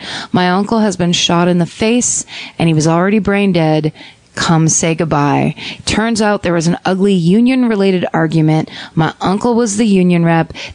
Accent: Detroit, Michigan, United States; This is a combination of my hometown murder, that being Detroit at any time of this story, and what I believe got me into true crime.

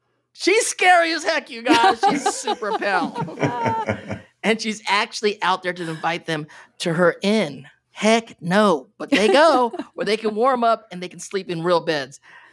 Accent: Philippines; I'm Filipino. These stories got scary.

